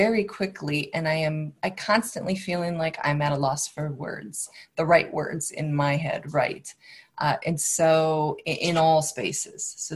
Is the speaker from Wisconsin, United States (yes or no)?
yes; Wisconsin, United States; I am from Wisconsin.